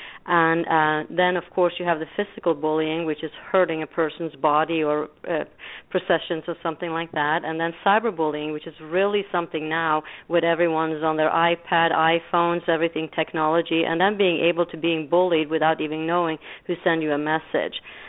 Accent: Bergen, Vestland, Norway; English is a second language; I come from Bergen, Norway

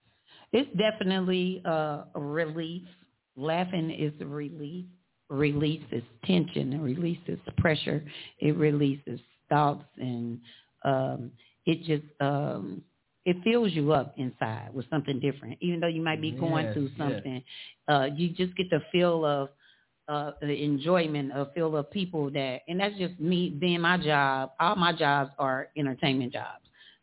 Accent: Brightwood, United States; It's the hood in the hood. I am from Brightwood, 2527th Street.

